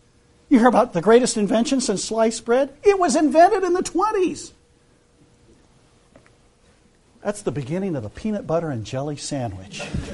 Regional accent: Nebraska, United States; now in South Carolina, United States; I grew up in Nebraska, so that we have not the hottest summers like we do here in South Carolina.

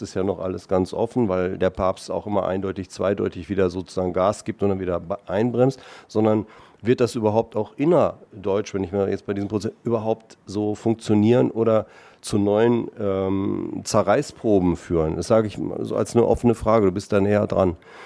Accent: Austria; vielleicht ist das ähnlich auch bei uns in Österreich

